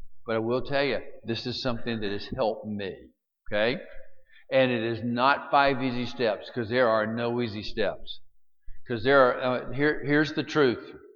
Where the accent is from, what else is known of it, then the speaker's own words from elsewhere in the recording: Alabama, United States; Well, remember, I'm from Alabama, okay?